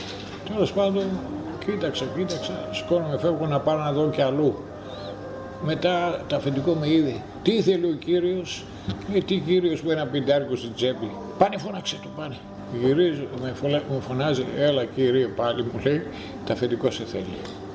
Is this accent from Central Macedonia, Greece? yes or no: no; Sapes, East Macedonia and Thrace, Greece